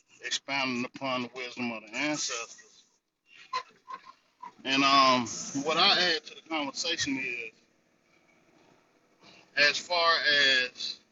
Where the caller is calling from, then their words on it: North Carolina, United States; I'm calling from the North Carolina Territory.